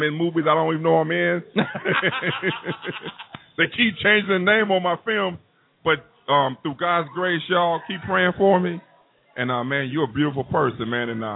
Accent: Compton, California, United States; You ain't seen it because I'm from Compton. I done seen it, man.

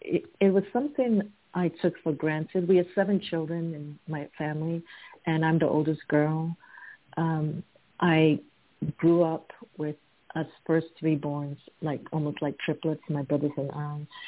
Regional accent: Ghana; I am from Ghana, West Africa. Born and bred there, and we are a collaborative society, a collaborative culture, interdependence

